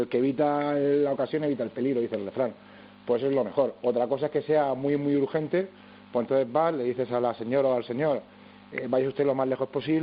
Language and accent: Spanish; Mazarrón, Region of Murcia, Spain; yo soy de Mazarrón, de Murcia.